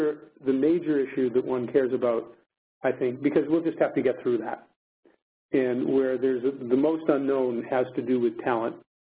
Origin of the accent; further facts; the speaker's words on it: United States; now in London, United Kingdom; though I'm in London, I am an American.